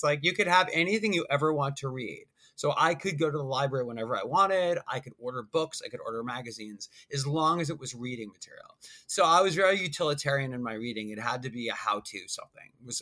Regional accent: Long Island, New York, United States; So when I first moved to in my dorm at NYU, I'm from Long Island, New York, and my parents came with me

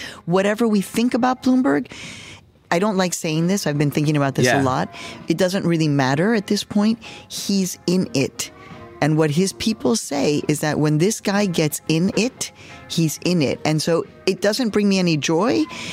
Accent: Chicago, Illinois, United States; Super cool Midwest, as a Chicagoan myself.

